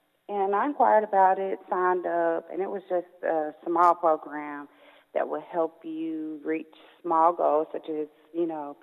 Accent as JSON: {"language": "English", "town": "Aberdeen", "region": "North Carolina", "country": "United States", "tie": "born or raised there", "said": "I grew up in Aberdeen. It's a very small town in North Carolina, and I pretty much have been there all of my life."}